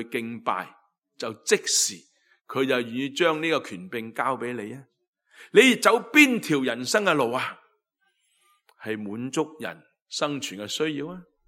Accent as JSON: {"language": "Chinese", "country": "China", "said": "在我们中国人的传统里面很惧怕死亡。"}